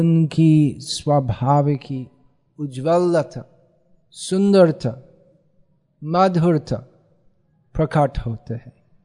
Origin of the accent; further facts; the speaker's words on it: United Kingdom; तो मैं जब छोटा था इस जीवन में और ब्रिटेन में मेरा जन्म था, बचपन बीत गया था